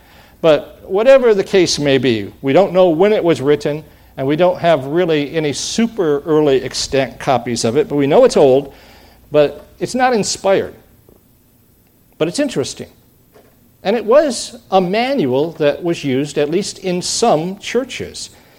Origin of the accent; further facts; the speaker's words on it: Michigan, United States; when I was growing up in Michigan and going to elementary school, every Friday that I can remember, we had fish sticks.